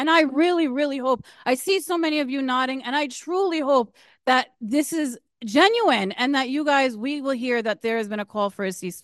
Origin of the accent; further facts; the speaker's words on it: Piscataway, New Jersey, United States; I came back to Piscataway because I loved Piscataway. I grew up in Piscataway. I went to high school in I went to every school in Piscataway.